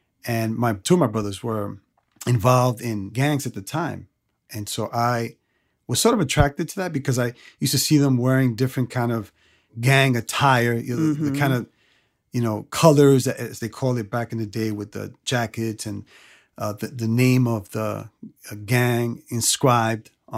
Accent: New York City, New York, United States; I was raised in Queens, New York, and I'm the youngest of five brothers.

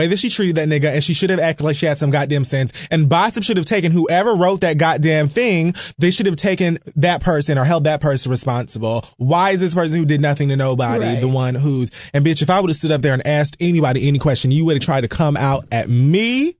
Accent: Miami, Florida, United States; I'm from Miami, Florida.

